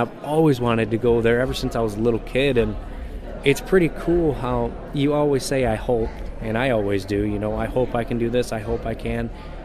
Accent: Millington, Michigan, United States; So I'm from Millington, Michigan, way up in the north, and I get to Tennessee quite often to do my work, but I still live in Michigan.

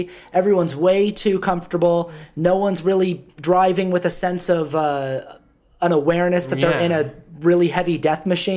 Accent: Salt Lake City, Utah, United States; also born or lived in New York City / Los Angeles; So I've lived in New York City and I've lived in Los Angeles and I'm from Salt Lake City.

